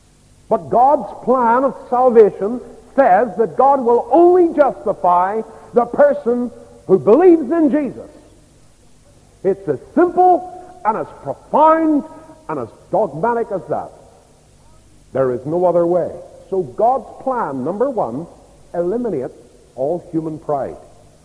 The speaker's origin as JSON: {"language": "English", "region": "Northern Ireland", "country": "United Kingdom", "tie": "born there", "said": "I was born in County Down, and I think it's a nice county."}